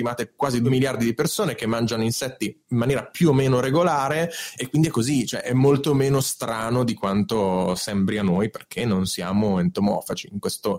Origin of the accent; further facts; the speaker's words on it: Marche, Italy; Io poi sono marchigiano